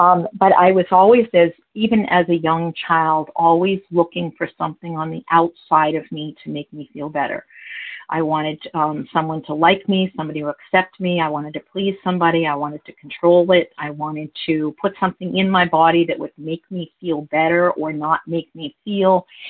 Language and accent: English; Newfound Lake, New Hampshire, United States; I hail from New Hampshire, Newfound Lake